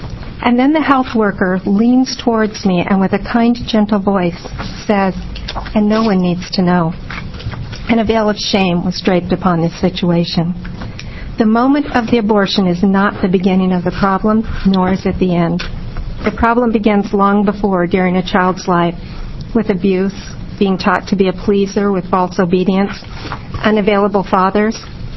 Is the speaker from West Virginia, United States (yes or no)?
no; Salem, Oregon, United States; I'm from the Salem area